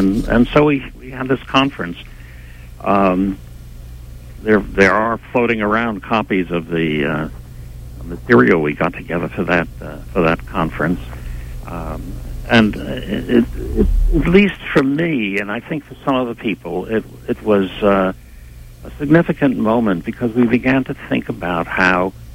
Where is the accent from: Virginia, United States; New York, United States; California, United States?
New York, United States; New York City; I grew up in New York City, but in my part of Manhattan and Washington Heights, it was entirely white